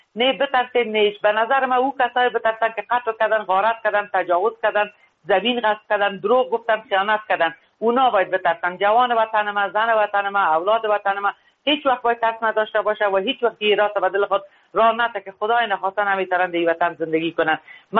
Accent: Afghanistan; ما افغان هستیم

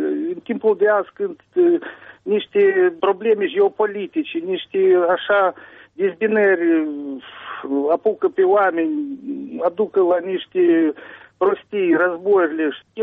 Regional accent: Chișinău, Moldova; Romanian is a second language; eu m-am născut aici în Chișinău și toată copilăria și tinereța a trecut în spațiu acest, chiar și dacă vorbesc în general limba rusă, dar am crescut aici.

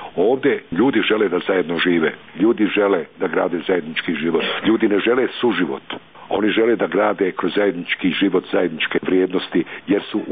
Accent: Bosnia & Herzegovina; Kod nas u Bosni i Hercegovini ima jedna narodna poslovica.

